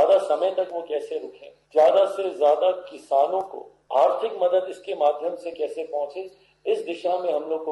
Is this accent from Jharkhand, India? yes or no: no; Bihar, India; एक बिहारी होने के नाते मेरी प्राथमिकताओं में बिहार है